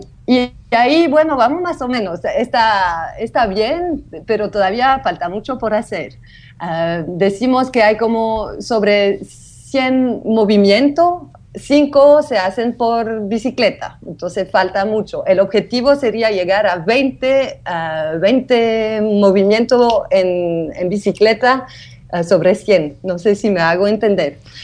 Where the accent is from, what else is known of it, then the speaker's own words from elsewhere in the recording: Belgium; first language French; Spanish is a second language; soy chilena, soy mitad chilena, pero no hablo muy bien el español, entonces perdóname, porque siempre viví en Bélgica, hablo francés.